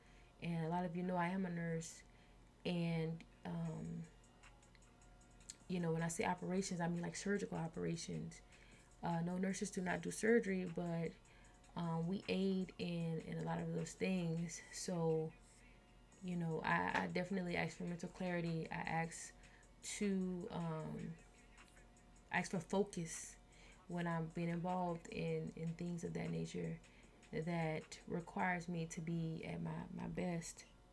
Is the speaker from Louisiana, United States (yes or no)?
yes; Louisiana, United States; And I'm from Louisiana, so me and Yimaye has had a lot of conversations because, you know, those hurricanes, you know, they be coming.